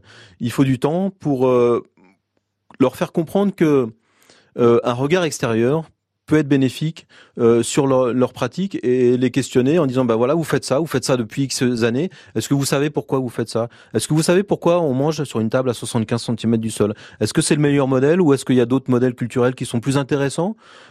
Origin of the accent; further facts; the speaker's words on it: Paris, Île-de-France, France; déjà, il se trouve que je suis parisien, donc c'est pas toujours bien perçu.